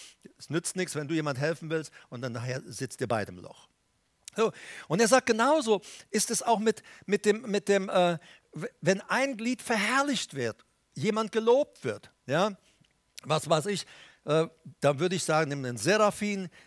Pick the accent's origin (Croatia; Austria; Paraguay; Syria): Paraguay; Ich erinnere mich als Teenager in Paraguay. Da bin ich ja nun mal geboren, wie manche wissen.